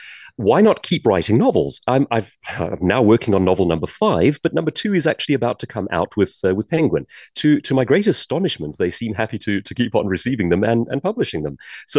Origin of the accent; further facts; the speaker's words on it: South Africa; now in Jersey; We were back in South Africa a couple of weeks ago.